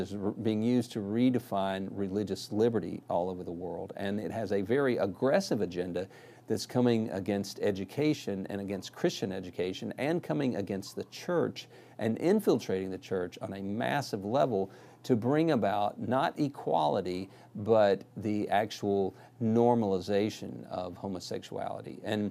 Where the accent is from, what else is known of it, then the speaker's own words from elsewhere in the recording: Birmingham, Alabama, United States; Now, when I'm from Birmingham, Alabama, a place where a lot of people would have thought this stuff would have never found a footing